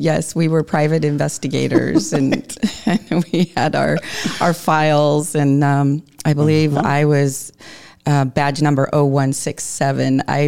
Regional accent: Wyoming, United States; after I graduated from college and growing up in Wyoming, you know, I really didn't know anything about U.S. Fish and Wildlife Service.

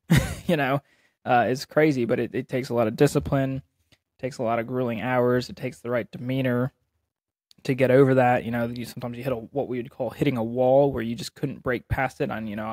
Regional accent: Pennsylvania, United States; So, you know, like I said, I grew up here in Berks County, Pennsylvania.

